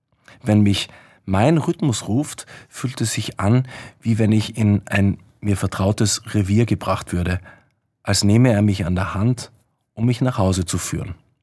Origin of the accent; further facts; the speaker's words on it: Innsbruck, Tyrol, Austria; Ich komme aus Innsbruck.